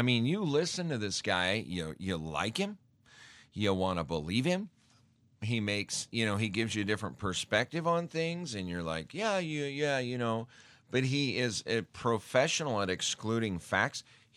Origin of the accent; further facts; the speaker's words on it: Spokane, Washington, United States; They say, you're from Spokanee, and I'm like, close enough. So anyway, we're from Spokane, Washington.